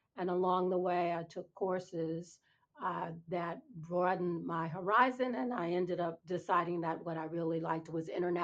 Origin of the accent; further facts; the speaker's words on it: New York City, New York, United States; when I was in sixth grade, and I grew up in New York City public, as in not private schools, we went on a field trip.